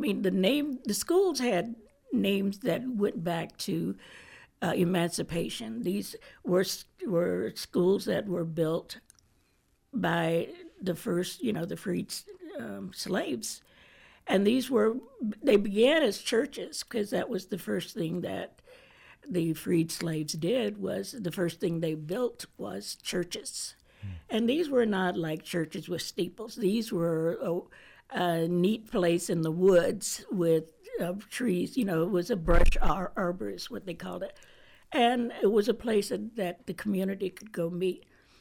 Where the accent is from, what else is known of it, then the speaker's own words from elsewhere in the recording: Temple, Georgia, United States; moved away as an adult; I was born and raised here in Carroll County, 1947, the good old days. I was born and raised in Temple. My family were sharecroppers from the time I was born until I left home in 1965 when I graduated from Carver High. I went out west